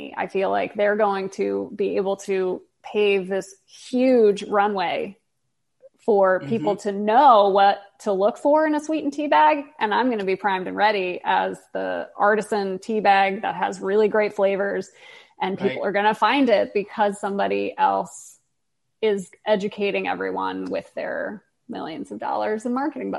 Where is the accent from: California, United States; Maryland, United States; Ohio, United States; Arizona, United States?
Maryland, United States; I'm from up north. I'm from Maryland.